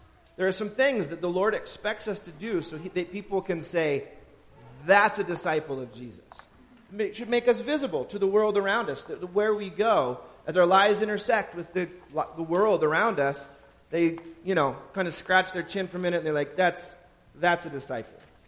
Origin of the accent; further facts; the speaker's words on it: Trigo, United States; I grew up in this area. I was born and raised in Trigo, went to high school in Eureka.